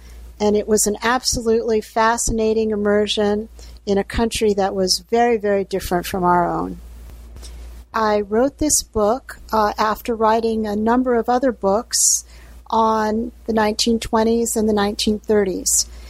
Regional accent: New York City, New York, United States; born there; Well, I'm 57 years old, and I was born in New York City.

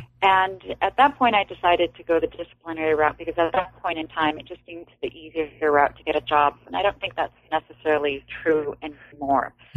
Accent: Los Angeles, California, United States; growing up in Echo Park really had a large impact on me in terms of thinking about race relationally. It was a multi-ethnic, multi-racial area. There were Mexican immigrant families like my own.

